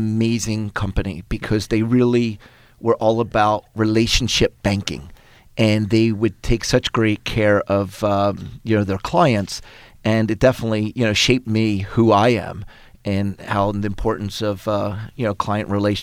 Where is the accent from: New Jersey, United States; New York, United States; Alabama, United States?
New Jersey, United States; Haddonfield; born there; I was born in Haddonfield, New Jersey.